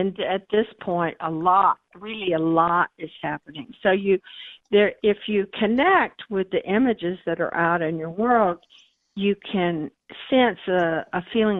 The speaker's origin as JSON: {"language": "English", "town": "Fort Worth", "region": "Texas", "country": "United States", "tie": "born or raised there", "also_born_or_lived": "Alpine", "said": "I was born in Alpine, way out in Big Bend country, and it too has its own amazing landscape, and but I also grew up in Fort Worth, as a matter of fact."}